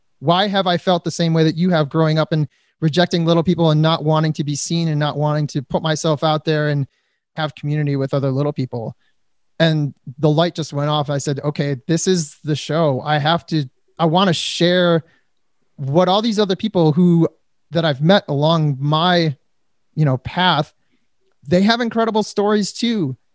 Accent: Detroit, Michigan, United States; now in Hollywood, United States; You know, we're from Detroit and we built our fan base

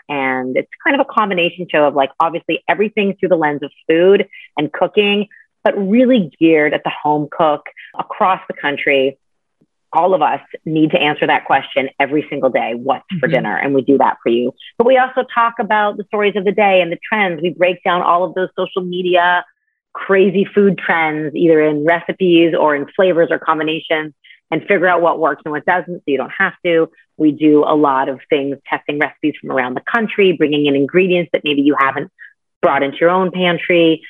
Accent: Canada; I grew up in Canada and I went to McGill University

